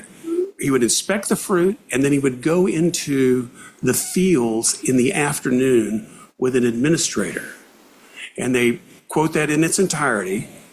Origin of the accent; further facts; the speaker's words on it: Houston, Texas, United States; I'm from Houston, Texas.